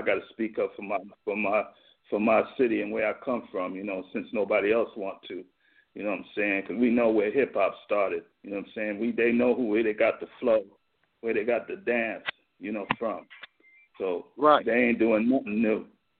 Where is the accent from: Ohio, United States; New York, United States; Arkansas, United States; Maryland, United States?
New York, United States; Brooklyn; I want to keep New York. I'm from Brooklyn, New York. You know what I'm saying? The mecca of hip hop.